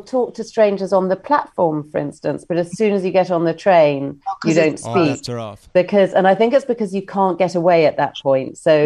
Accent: United Kingdom; No, of course I don't. I'm British.

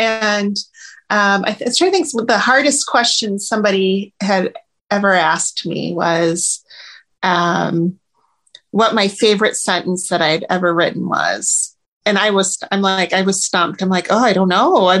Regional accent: Iowa, United States; I'm from Iowa. And so we have some local Iowa bookstores

